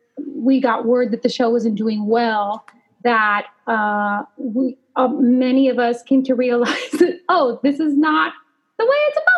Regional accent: Los Angeles, California, United States; I grew up in Los Angeles.

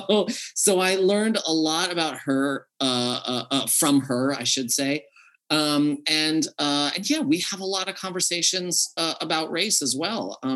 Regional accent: United States; Because I grew up in America, right?

